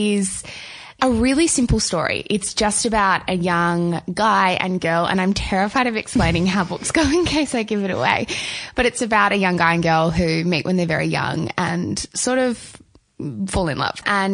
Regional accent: Melbourne, Victoria, Australia; because we're both from Melbourne

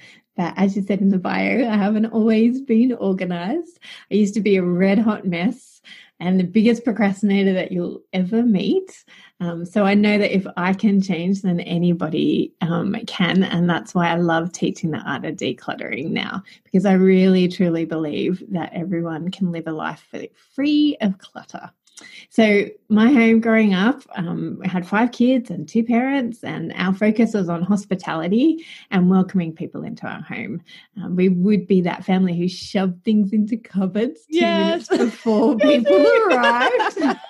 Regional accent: Melbourne, Victoria, Australia; my friend Amy, who I grew up with in Melbourne

